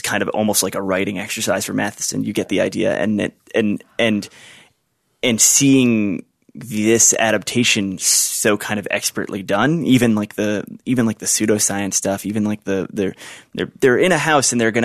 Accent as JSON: {"language": "English", "town": "Philadelphia", "region": "Pennsylvania", "country": "United States", "said": "And then I'm from Philly"}